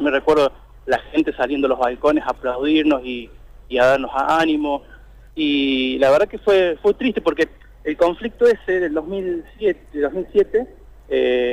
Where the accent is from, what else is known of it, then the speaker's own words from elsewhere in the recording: Córdoba, Argentina; yo me asusté, vengo de Córdoba, donde las manifestaciones no terminan así